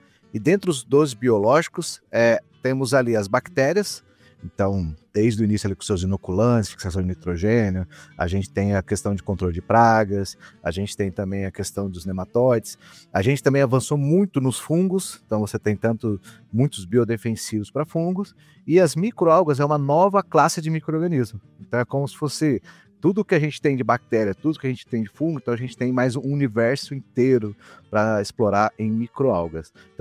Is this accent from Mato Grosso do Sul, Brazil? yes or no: yes; Dourados, Mato Grosso do Sul, Brazil; eu sou lá do Mato Grosso do Sul, Dourados